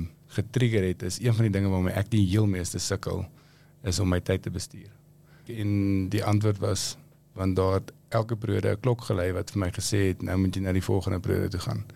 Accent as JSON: {"language": "Afrikaans", "town": "Pretoria", "region": "Gauteng", "country": "South Africa", "tie": "born there", "also_born_or_lived": "Potchefstroom", "said": "ek was in Pretoria gebore en in 'n Afrikaanse laerskool, hoërskool en in Potchefstroom. Sekerlik einde my vierde jaar eerste keer reg begin Engels praat."}